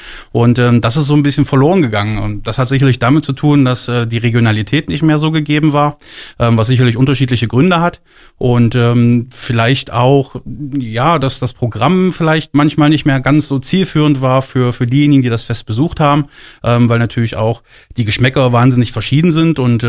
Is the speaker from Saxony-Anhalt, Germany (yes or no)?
yes; Aschersleben, Saxony-Anhalt, Germany; da zähle ich mich ja als gebürtiger Aschersleber auch dazu, ich bin mit Leib und Seele Aschersleber